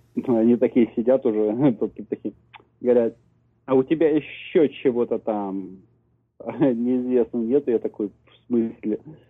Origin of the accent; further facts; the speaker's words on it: Russia; moved away; я говорю, я из России, блин, да, тут все-таки уехал по причине.